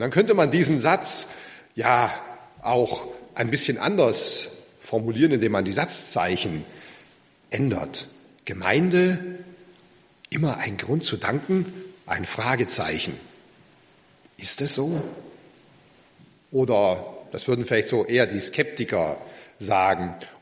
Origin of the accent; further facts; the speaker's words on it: Borken, North Rhine-Westphalia, Germany; ich bin aus Borken, aus der evangelisch-freikirchlichen Gemeinde dort.